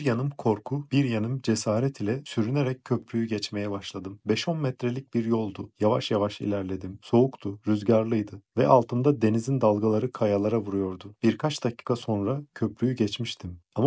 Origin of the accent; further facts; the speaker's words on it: Istanbul, Turkey; born there; 1983 İstanbul'da doğdum. Tokat'tan İstanbul'a göçmüş memur bir baba ile annenin dördüncü ve en küçük çocuğuyum.